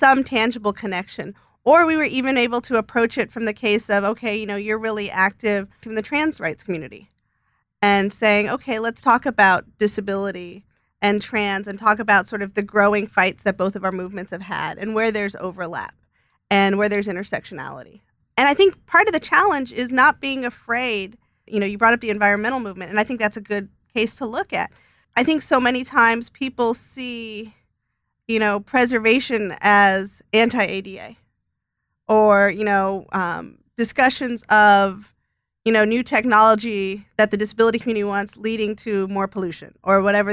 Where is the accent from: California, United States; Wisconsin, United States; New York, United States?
California, United States; And so growing up in the Bay Area, being engaged in disability rights from birth